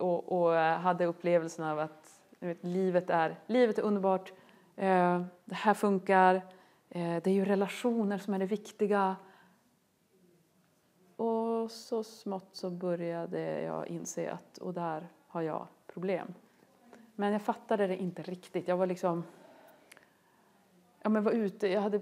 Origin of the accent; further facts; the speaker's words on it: Luleå, Norrbotten County, Sweden; och det är 25 grader kallt ute, jag kommer från Luleå.